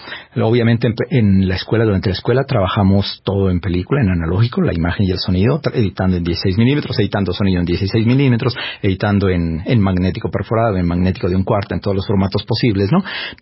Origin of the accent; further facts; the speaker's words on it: Ipiales, Nariño, Colombia; Yo nací en Ipiales, una ciudad pequeña en Nariño, en la frontera con el Ecuador. Estudié en la primaria y la secundaria en Ipiales